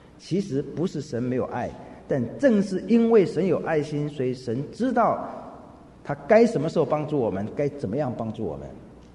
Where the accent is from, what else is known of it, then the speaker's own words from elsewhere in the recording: China; 我们中国人当然是拿了第一份薪水，哎呀不好意思